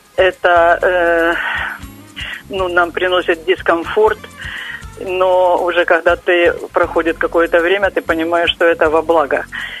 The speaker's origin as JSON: {"language": "Russian", "region": "Kharkiv Oblast", "country": "Ukraine", "said": "я из Харьковской области."}